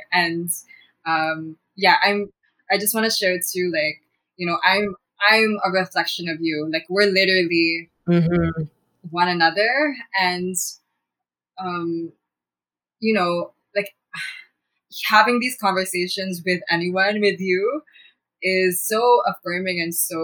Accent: Toronto, Ontario, Canada; born there; I was born here in Toronto, specifically Scarborough

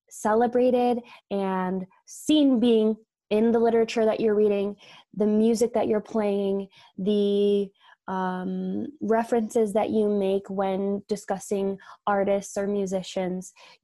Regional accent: Michigan, United States; I grew up in Michigan. I kind of bopped around all throughout the state. So I did my elementary years in northern Michigan, which is very different than West Michigan, which is where I had my middle school and high school experience.

